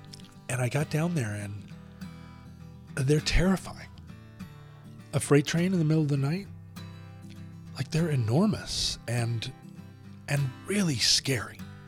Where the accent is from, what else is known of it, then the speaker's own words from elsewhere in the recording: Alaska, United States; And growing up in Alaska, I couldn't have imagined such a place existed.